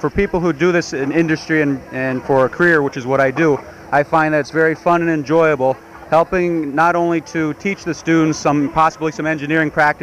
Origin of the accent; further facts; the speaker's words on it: Tunkhannock, Pennsylvania, United States; I'm from Tunkhannock, Pennsylvania